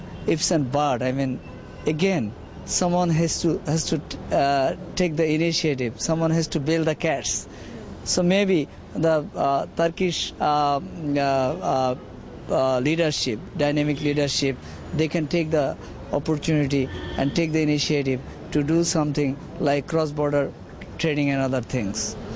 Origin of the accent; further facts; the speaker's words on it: Bangladesh; I'm from Bangladesh.